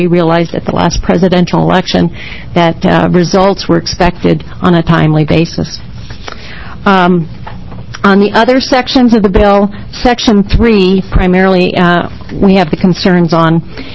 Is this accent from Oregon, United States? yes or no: yes; Oregon, United States; For the record … I'm from Lane County.